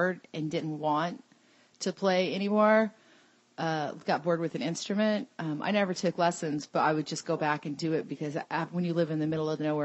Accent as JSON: {"language": "English", "region": "Alaska", "country": "United States", "tie": "born or raised there", "also_born_or_lived": "Texas", "said": "Well, I lived pretty much half of my life in Alaska and half in Texas."}